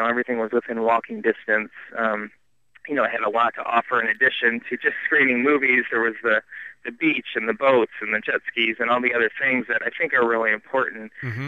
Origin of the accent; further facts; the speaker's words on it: Michigan, United States; Well, you know, I grew up in West Michigan. I absolutely love that area.